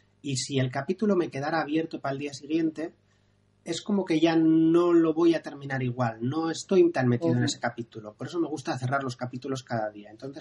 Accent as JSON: {"language": "Spanish", "town": "San Sebastián", "region": "Basque Country", "country": "Spain", "said": "He dicho que soy de Donosti, que paseo por La Concha"}